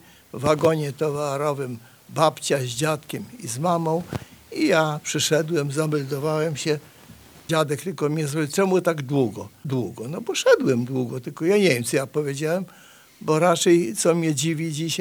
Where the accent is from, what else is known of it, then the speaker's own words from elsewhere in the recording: Chortkiv, Ternopil Oblast, Ukraine; moved away; a ten Czortków, przepraszam, ale to jest mój polski Czortków, skąd pochodzę, chociaż on jest na Ukrainie.